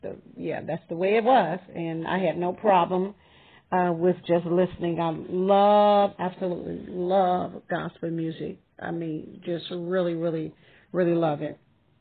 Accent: Arkansas, United States; I was born and raised in Arkansas. Grew up singing, well, actually in my teenage years, singing in a Pentecostal church in Arkansas.

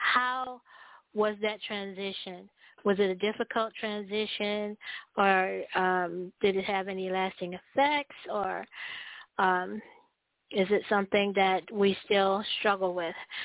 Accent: East St. Louis, Illinois, United States; I was in the St. Louis area at that time, growing up in East St. Louis on the Illinois side.

